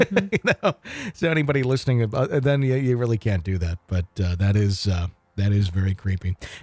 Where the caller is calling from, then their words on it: New Hampshire, United States; I'm writing from New Hampshire.